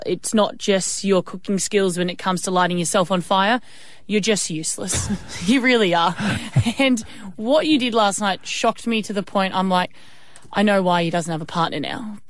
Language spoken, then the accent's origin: English; Melbourne, Victoria, Australia; because I grew up in Melbourne